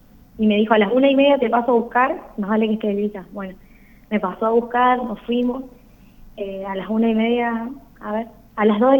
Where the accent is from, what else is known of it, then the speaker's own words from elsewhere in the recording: San Miguel, Corrientes, Argentina; now in Corrientes, Argentina; soy de San Miguel, nací ahí, me malcrié ahí también. Hace 4 años y medio más o menos que me mudé a Corrientes Capital para estudiar. Y desde ahí que estoy viviendo en Corrientes, pero sí, tengo el corazón y el alma sanmigueleña.